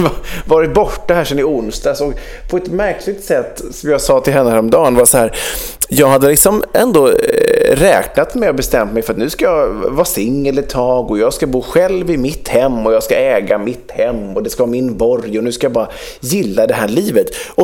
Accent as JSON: {"language": "Swedish", "country": "Sweden", "said": "Som svensk börjar man ju alltid så."}